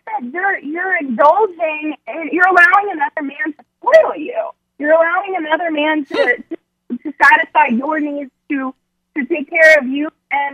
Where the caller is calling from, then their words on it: Orlando, Florida, United States; I'm calling from Orlando, Florida.